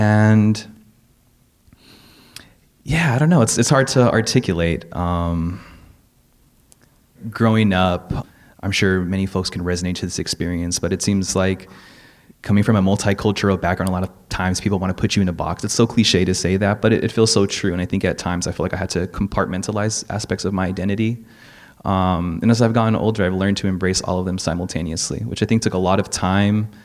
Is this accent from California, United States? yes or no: yes; Gardena, California, United States; I grew up in a working class community. I'm from South Bay. I grew up in Gardena from, a working class family.